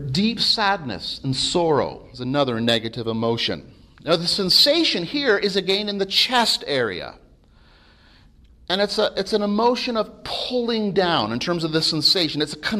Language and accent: English; England, United Kingdom; Being English, I love rugby and Twickenham.